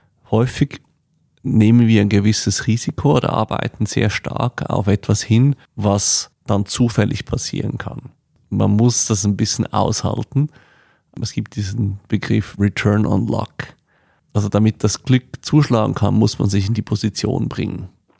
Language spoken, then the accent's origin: German; Switzerland; born or raised there